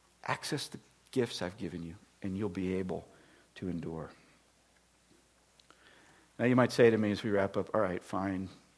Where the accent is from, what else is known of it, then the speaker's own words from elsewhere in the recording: Tampa, Florida, United States; moved away as an adult; now in St. Louis, United States; I grew up in Florida. I grew up in the Tampa, St. Pete area. I left when I was 18 years old. I go back to visit once in a while. I have lived in St. Louis basically since I was 21 years old with a small gap of time.